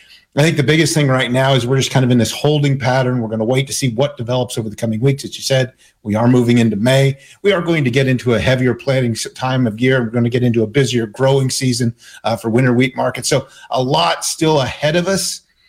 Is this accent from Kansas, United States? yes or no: yes; Kansas, United States; growing up in Kansas where, you know, these things became almost commonplace at this time of year.